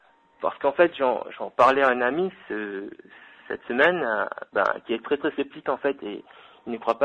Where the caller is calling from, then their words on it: Bordeaux, Nouvelle-Aquitaine, France; de Bordeaux